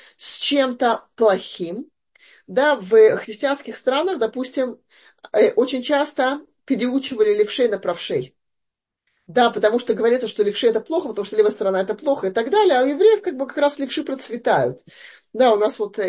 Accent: Russia; я росла в России, да, вообще в Советском Союзе

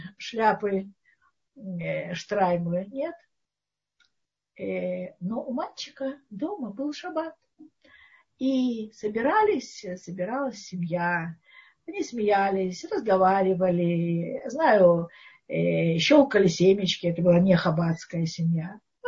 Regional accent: Moscow, Russia; мы же из Москвы, из России, мы не, так сказать, горские евреи

